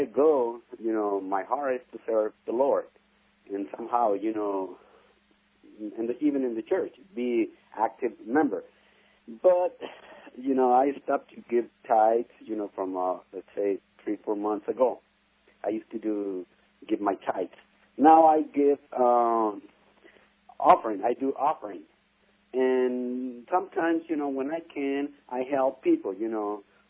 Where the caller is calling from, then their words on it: Salinas, California, United States; Hi. I'm coming from Salinas.